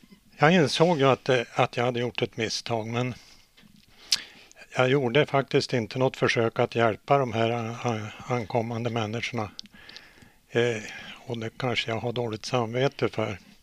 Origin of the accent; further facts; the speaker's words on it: Hörnefors, Västerbotten County, Sweden; Egentligen var det ju så att jag växte upp i södra Västerbotten i Hörnefors.